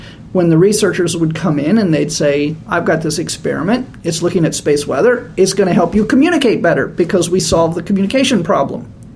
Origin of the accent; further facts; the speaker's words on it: Florida, United States; Of course, I grew up in Florida in the Space Coast, where my father actually was a technician associated with the Apollo missions.